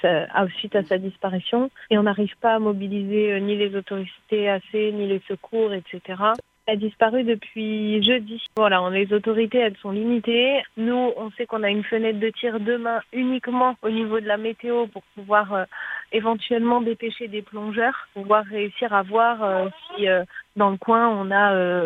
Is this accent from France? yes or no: yes; Réunion, France; On n'habite pas à La Réunion, on est originaire de La Réunion, mais on n'y habite pas.